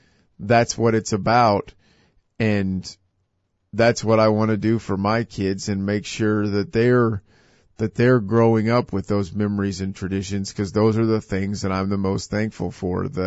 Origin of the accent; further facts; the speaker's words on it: Hutchinson, Kansas, United States; My hometown, I really wanted to cover the fact that Hutchinson, Kansas has some great traditions, some great memory-making events.